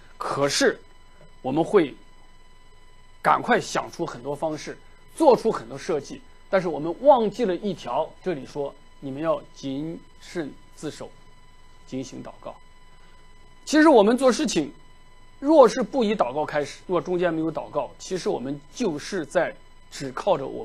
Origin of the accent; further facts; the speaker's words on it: China; 但是我们在中国的背景，我们中国人读书就是为了做官哈